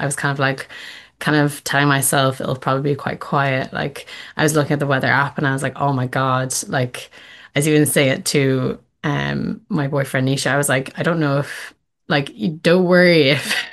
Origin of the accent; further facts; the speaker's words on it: Dublin, Leinster, Ireland; Like I'm from Dublin myself.